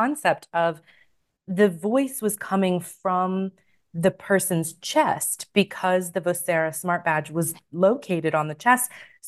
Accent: United States; now in Australia; I know I don't sound Australian. I'm originally American, obviously.

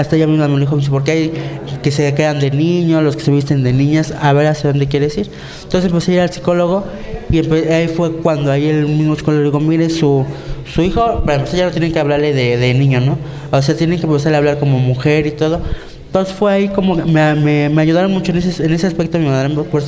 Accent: Mexico City, Mexico; Tengo 36 años. Soy aquí originario de la Ciudad de México.

